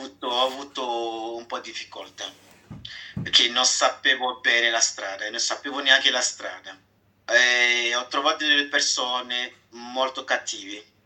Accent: Côte d’Ivoire; now in Italy; sono ivoriano, nato il 13 dicembre 2001.

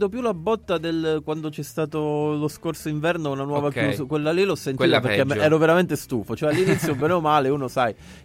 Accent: Calabria, Italy; now in Rome, Italy; quando sono venuto qua a Roma, quando mi sono trasferito, perché sono di origine calabrese. Nel comunicato c'è scritto che è di Roma, però insomma adottato da Roma, come tanti, però le mie origini sono calabresi.

